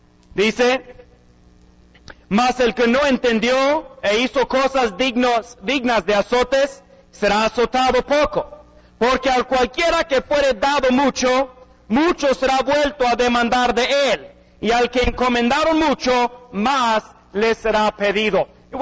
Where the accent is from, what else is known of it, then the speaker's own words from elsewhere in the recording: Mexico; Por muchos años y hasta ahorita quizá todavía me considero y me consideraba más mexicano que americano. Yo sé que no hablo así, yo sé que tengo un acento muy mal.